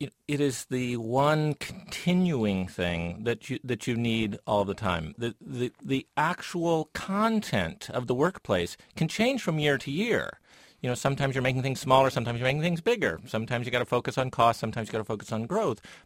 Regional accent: Ohio, United States; You know, I'm from Ohio, and it's a very powerful Ohio-based company

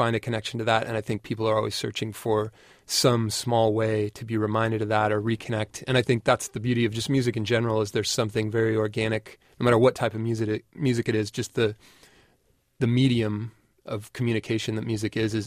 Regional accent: Sacramento, California, United States; I'm from Sacramento, and I lived here in the 90s, and some of the first shows I went to were at the Fillmore

